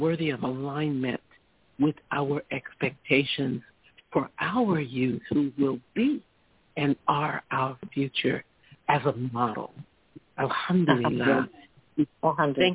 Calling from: New York, United States; I'm calling from New Africa, Bronx, New York.

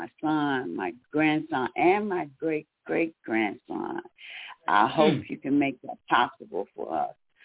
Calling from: Columbus, Georgia, United States; I'm in the Columbus, Georgia area. I'm right up from Atlanta.

